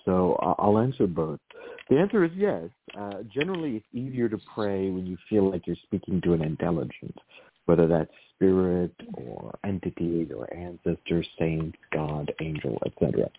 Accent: Virginia, United States; So I grew up in the Virginia

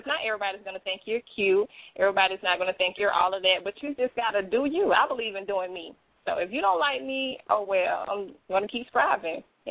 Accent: South Bay, Florida, United States; Well, I am from South Bay, Florida.

